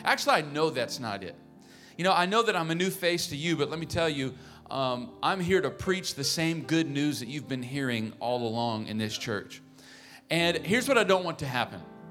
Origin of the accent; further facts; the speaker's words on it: Oklahoma City, Oklahoma, United States; But yeah, we're from Oklahoma City, and like I'm a part of a church called Church of the Harvest that my father founded 25 years ago.